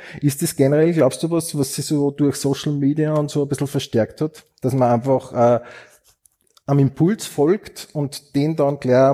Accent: Upper Austria, Austria; Ich bin aus Oberösterreich

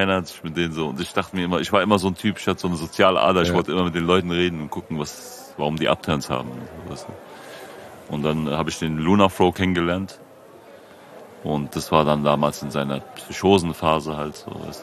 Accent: Frankfurt, Hesse, Germany; Wir kommen aus Bergen-Enkheim, ist eigentlich so eine gut situierte Ecke, so nur reiche Menschen, außer unten in Enkheim, da am Hessen-Center ist halt so eine Siedlung. Da bin ich halt aufgewachsen.

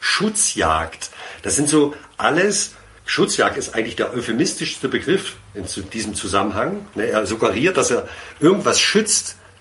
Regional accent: Germany; ich bin ja ein Kind des Ostens, wenn man so will. Ich habe die Wiedervereinigung miterlebt.

